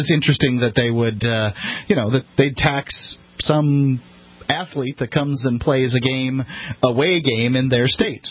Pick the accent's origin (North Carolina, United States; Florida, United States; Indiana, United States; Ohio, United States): Florida, United States; We came both from Sarasota County. I grew up in Manatee County, which is the county north